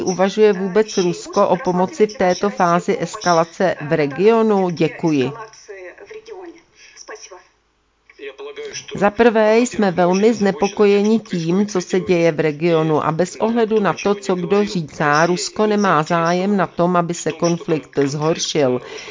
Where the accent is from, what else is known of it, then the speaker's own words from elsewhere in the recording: Kyrgyzstan; pocházím z Kyrgyzstánu